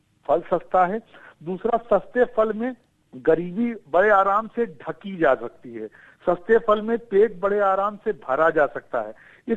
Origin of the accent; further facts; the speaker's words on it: Allahabad, Uttar Pradesh, India; मैं चूंकि इलाहाबाद का रहने वाला हूँ और इलाहाबाद का रहने की वजह से